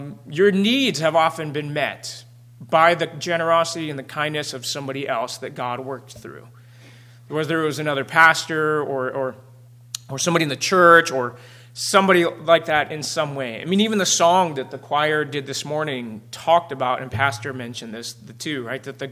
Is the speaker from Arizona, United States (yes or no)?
yes; Arizona, United States; through the church that I grew up in Arizona.